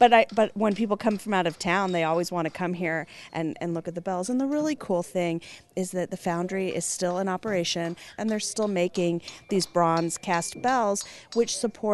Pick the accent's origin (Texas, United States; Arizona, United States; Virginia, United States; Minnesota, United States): Arizona, United States; Phoenix; also born or lived in Scottsdale; it reminds me of the 1970s that I grew up in Phoenix and Scottsdale.